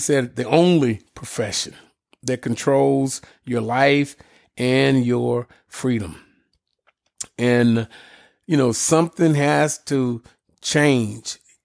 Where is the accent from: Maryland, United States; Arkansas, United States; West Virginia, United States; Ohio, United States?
Arkansas, United States; Little Rock; now in California, United States; towards Arkansas, where I'm from. I'm from Little Rock originally. I live in California now.